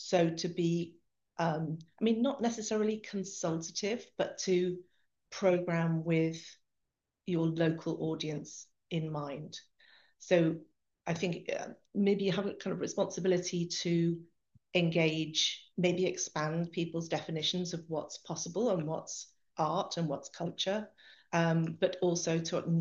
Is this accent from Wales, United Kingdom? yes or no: yes; Wales, United Kingdom; I'm Welsh, I'm from North Wales. I moved back to Llandudno in North Wales to work in the main exhibition space in North Wales